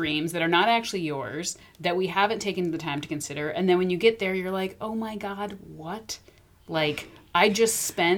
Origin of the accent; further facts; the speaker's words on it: Aiken, United States; now in Minneapolis, United States; I think partially because I grew up in a tiny resort town. I'm from Aiken